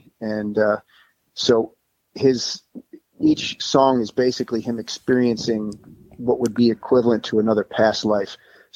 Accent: Chicago, Illinois, United States; now in Florida, United States; We're all originally from Chicago, kind of where C's at. And but the rest of the band is in Las Vegas, and I'm in Florida.

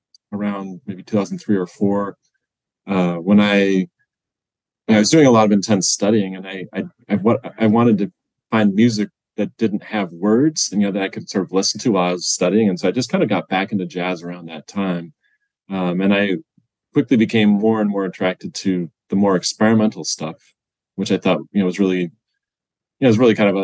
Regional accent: Portage, Wisconsin, United States; also born or lived in Montana; I was born in Montana, but my family moved to Wisconsin when I was about 2 years old. So I grew up in Portage. Just north of Madison, where I went to high school.

